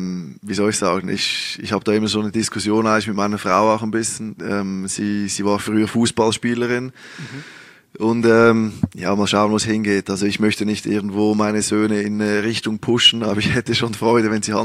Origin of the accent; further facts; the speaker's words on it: Switzerland; now in Germany; Also es ist schon natürlich so, dass die Schweiz mein Heimatland ist und irgendwann möchte ich dahin zurückkehren.